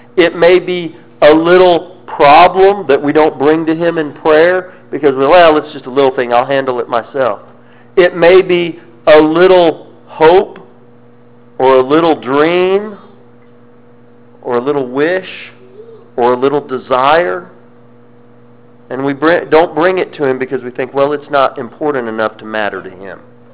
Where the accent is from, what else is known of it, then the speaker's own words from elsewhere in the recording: Mississippi, United States; Sometimes people hear we're from Mississippi and they say, "Well, you're from Mississippi, you're just backwards, you're a redneck, or you're a hick